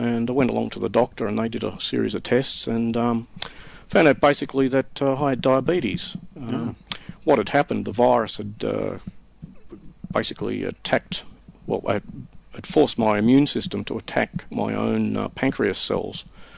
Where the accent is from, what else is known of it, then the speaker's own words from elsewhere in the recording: Hobart, Tasmania, Australia; moved away as an adult; now in Sydney, Australia; I was born in Hobart, Tasmania. Spent my early part of my life there. When I was about 22, 23, I moved to Sydney.